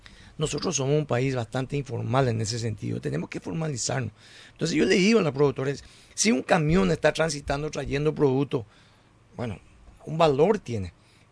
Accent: Paraguay; yo como ciudadano paraguayo también

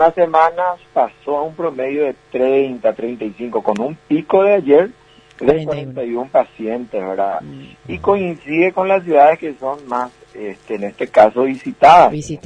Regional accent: Paraguay; como los paraguayos nos caracterizamos por ser cariñosos

